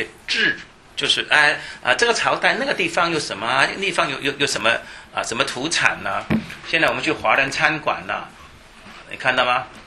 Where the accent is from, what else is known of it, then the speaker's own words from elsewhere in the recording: Shanghai, China; 我们上海人说十八番的 subuffet 啊，就是翻来翻去的